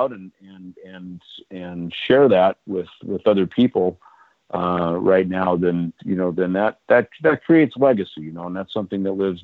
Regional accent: Minnesota, United States; When I was growing up, and certainly in a rural area like Minnesota, I lived on a farm. I mean, I was 3 hours from Minneapolis

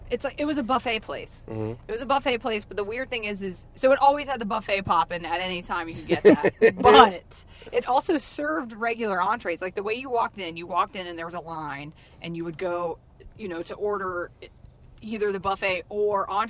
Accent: Southern US, United States; We had Showbiz in my hood. I grew up in the South.

